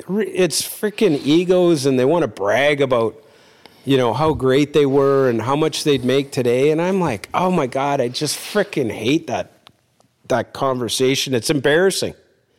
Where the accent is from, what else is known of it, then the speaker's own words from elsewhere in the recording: Victoria, British Columbia, Canada; I'd never been past Winnipeg, and I'm from Victoria, British Columbia.